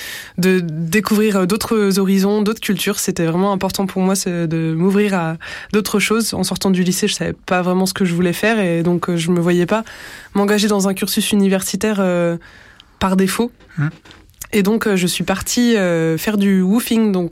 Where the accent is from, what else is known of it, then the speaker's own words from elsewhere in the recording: Pays de la Loire, France; j'ai 27 ans et je suis originaire de la Mayenne, donc un petit département au nord-ouest de la France. Je suis fille de paysan